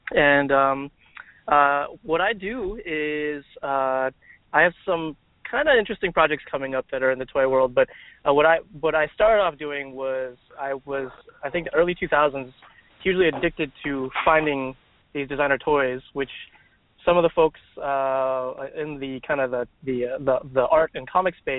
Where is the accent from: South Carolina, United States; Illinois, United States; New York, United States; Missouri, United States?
Illinois, United States; Chicago; now in San Francisco, United States; So I guess, I'm originally from Chicago. I grew up watching Transformers